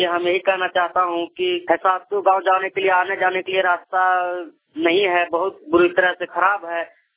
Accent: Jharkhand, India; मैं चतरा जिला झारखंड से बिलोंग करता हूँ।

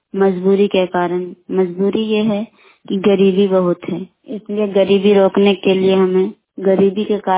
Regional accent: Sarhata, India; और मैं ग्राम सरहता और पंचायत जानपुर के रहने वाली हूँ।

